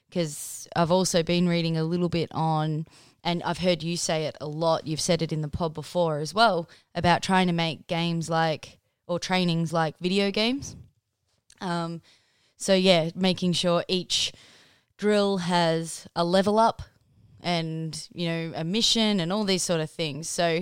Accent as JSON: {"language": "English", "country": "Australia", "said": "we've always been known as the Aussie battler and we can get through anything"}